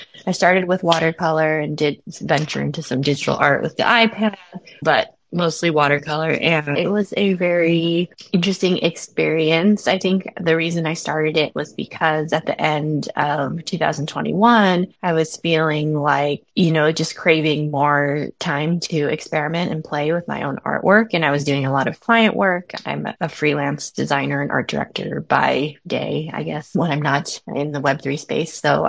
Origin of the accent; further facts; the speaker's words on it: California, United States; I'm from California. I'm a self-taught watercolor artist.